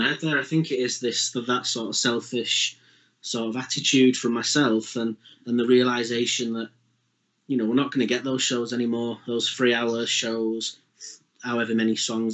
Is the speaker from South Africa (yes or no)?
no; Manchester, North West England, United Kingdom; oh, it's my hometown, you know, it's Manchester, right, let's do this.